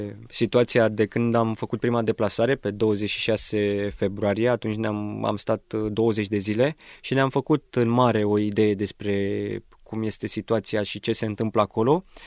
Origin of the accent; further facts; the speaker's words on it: Romania; Ucrainenii, când aud că suntem din România, ne iau în brațe și ne mulțumesc